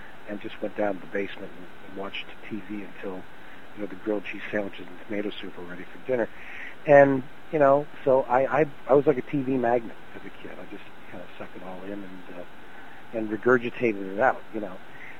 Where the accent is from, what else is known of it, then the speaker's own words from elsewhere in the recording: Canada; I'm from Canada, where it's very, very cold